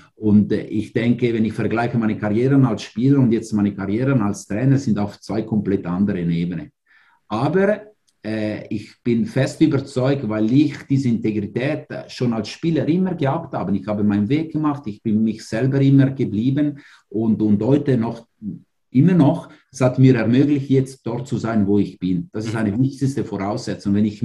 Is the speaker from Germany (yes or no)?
no; Ticino, Switzerland; German is a second language; ich als nicht Deutsch sprechende oder als einer, wo Deutsch vor 20 Jahren lernen müsste und als Tessiner